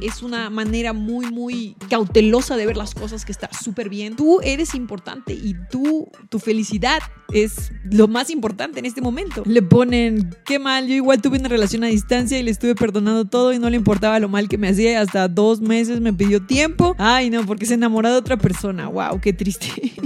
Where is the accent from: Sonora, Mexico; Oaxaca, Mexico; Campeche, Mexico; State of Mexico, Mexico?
Campeche, Mexico; me preguntaba que de dónde soy y me dice, soy de Campeche. Y dije, no manches, yo también.